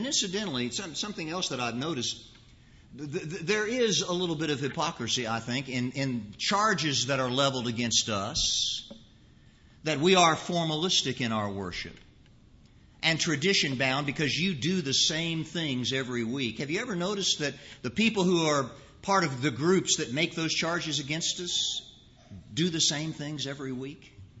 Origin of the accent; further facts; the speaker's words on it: Indiana, United States; growing up in North Central Indiana and pretty much spending the first 18 years of my life in North Central Indiana